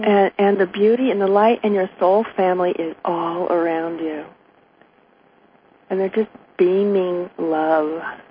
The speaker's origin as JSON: {"language": "English", "town": "Berkeley", "region": "California", "country": "United States", "tie": "born or raised there", "said": "I was raised in Berkeley."}